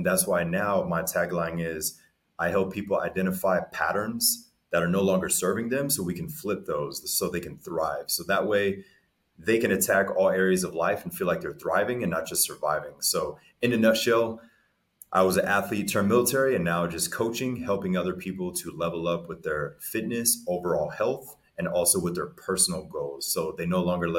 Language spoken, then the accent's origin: English; Germany; moved away; So my mother's German, my father's African-American. So I grew up in Germany as a child.